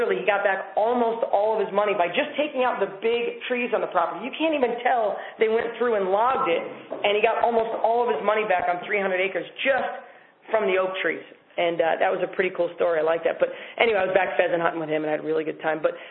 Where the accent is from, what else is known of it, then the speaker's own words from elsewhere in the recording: New York, United States; was back in New York 2 weeks ago. I apologize for anybody who doesn't like hunting, but I went pheasant hunting, and I had an amazing time back in my hometown.